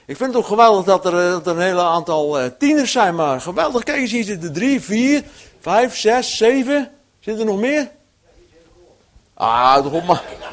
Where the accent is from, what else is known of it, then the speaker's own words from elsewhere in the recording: Dordrecht, South Holland, Netherlands; moved away as an adult; now in Friesland, Netherlands; ik kom oorspronkelijk uit Dordrecht. Ja, niet vanmiddag, maar oorspronkelijk. Ja, zo'n 10 jaar geleden zijn wij naar Friesland komen verhuizen in verband met het werk in de gemeente. En, dus ik ben een Hollander.